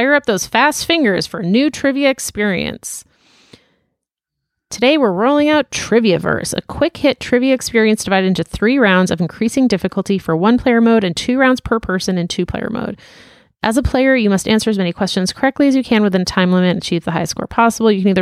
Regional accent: Bar Harbor, Maine, United States; also born or lived in Philadelphia / New York City; To give some context, I grew up in Bahaba. That's Bar Harbor for all you non-Boston accent-y people. Then lived in Philly for 5 years and NYC for 5 years.

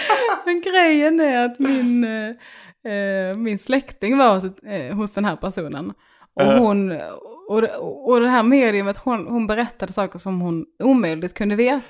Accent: Bjärnum, Skåne, Sweden; now in Stockholm, Sweden; För jag växte upp i Bjärnum.

